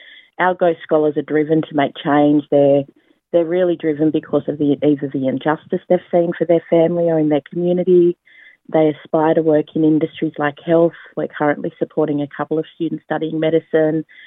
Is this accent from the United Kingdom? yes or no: no; Taree, New South Wales, Australia; also born or lived in Sydney; So I'm a proud Biripi and Gadigal woman. Biripi on my mum's side and Gadigal my dad's side. Born in Sydney, but raised on my mother's country up on the mid-north coast of New South Wales, Taree.